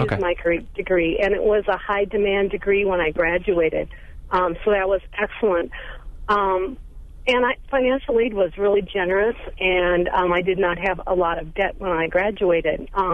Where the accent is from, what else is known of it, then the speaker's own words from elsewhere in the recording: Wisconsin, United States; I grew up in Burnett County and my dad was a sand poor farmer